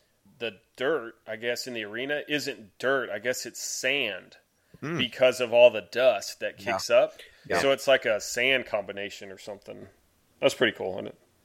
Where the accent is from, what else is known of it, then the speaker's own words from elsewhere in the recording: Texas, United States; Cause, we're from Texas.